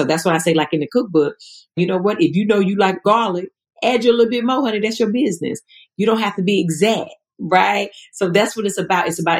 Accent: Eden, North Carolina, United States; It's a small town. So Eden is the city, right? But I grew up

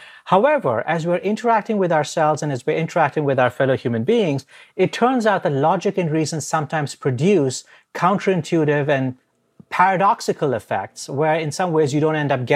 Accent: India; I grew up in India.

